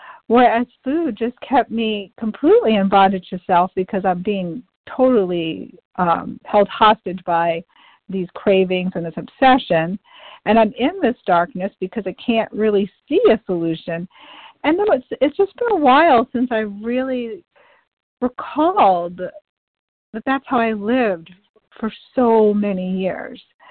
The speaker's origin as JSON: {"language": "English", "region": "Virginia", "country": "United States", "said": "I'm from Virginia. I'm actually calling in from Massachusetts this week."}